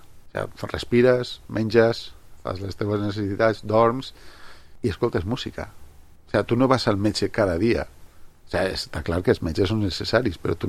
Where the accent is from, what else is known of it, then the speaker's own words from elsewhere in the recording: Sedaví, Valencian Community, Spain; also born or lived in Germany; Però quan vaig néixer jo vaig néixer un 29 d'abril del 74, i l'1 d'agost del 74 ells ja van tornar cap a Sedaví. O sigui, que jo vaig néixer... És una anècdota que vaig néixer a Alemanya